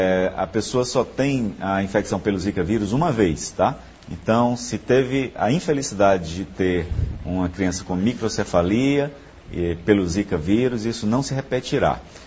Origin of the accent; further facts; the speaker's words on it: Northeast Region, Brazil; Essa é a medida fundamental que nós precisamos nos unir enquanto nordestinos